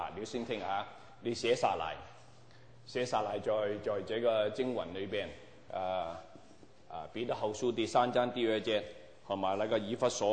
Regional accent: Guangdong, China; 我是广东人啦

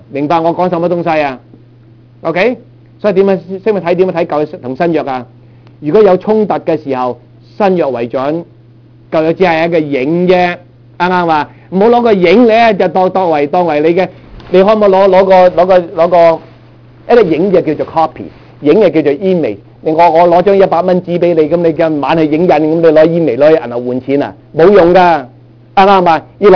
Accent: China; 我系中国人

